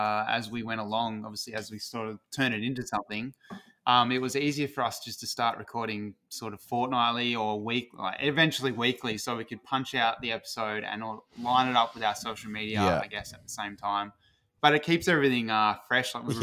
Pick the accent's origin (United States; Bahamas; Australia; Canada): Australia; Margaret River, Western Australia; We are from Margaret River, southwest